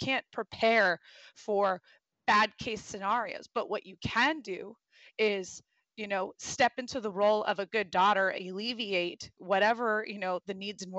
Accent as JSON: {"language": "English", "region": "California", "country": "United States", "tie": "born or raised there", "said": "as somebody growing up in Orange, as a Muslim female growing up in Orange County, I was quite bullied a lot."}